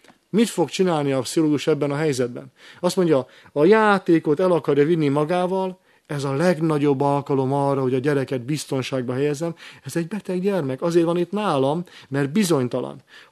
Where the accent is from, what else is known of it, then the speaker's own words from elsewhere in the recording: Hungary; főleg, hogy a magyarok vagyunk